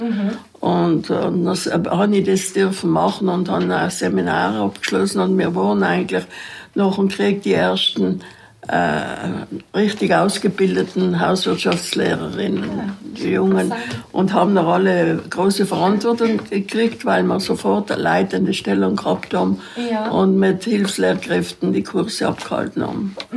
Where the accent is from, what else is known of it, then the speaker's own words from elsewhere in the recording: Trentino-Alto Adige, Italy; wir waren unsere 16 Südtiroler, weil es in Südtirol da kaum was Ähnliches gegeben hat